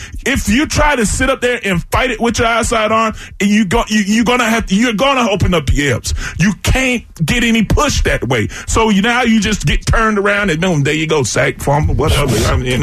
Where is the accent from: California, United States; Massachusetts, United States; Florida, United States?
Florida, United States; And back in my back where I'm from, you know, I'm from, everybody know I'm from Florida, you know, and it's a lot of wild stuff that happens down there.